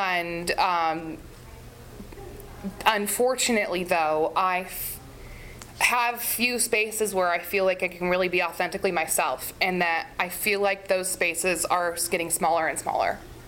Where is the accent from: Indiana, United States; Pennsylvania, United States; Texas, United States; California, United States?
Indiana, United States; Indianapolis; I knew my family is from Mexico, and I understand Spanish, but I don't really speak it, and, you know, whatever. But, you know, I was like, I'm from Indianapolis.